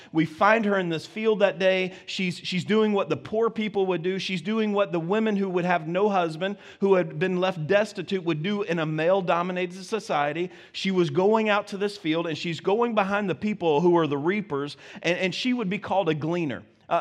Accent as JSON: {"language": "English", "region": "Alabama", "country": "United States", "said": "I'm from Alabama, and people say, I can't believe you talk so fast being from Alabama. I know it. I married a Yankee, and she taught me how to do this."}